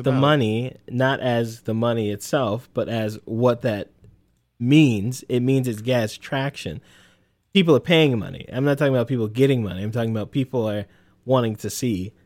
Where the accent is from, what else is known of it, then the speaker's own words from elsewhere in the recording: United States; I'm an American, so I'm all about that freedom and opportunity.